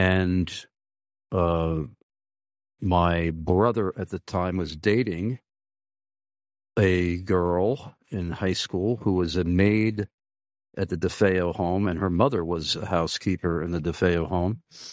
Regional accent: Amityville, New York, United States; Now, being a Amityville boy, I was born and raised in Amityville, Long Island, where the Amityville Horror got its start.

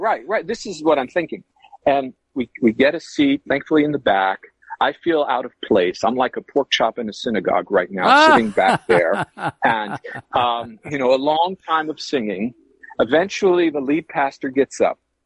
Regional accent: New York, United States; Growing up on Long Island as a Roman Catholic, I was familiar with religious things, but never heard a clear explanation of why Jesus came, why he died.

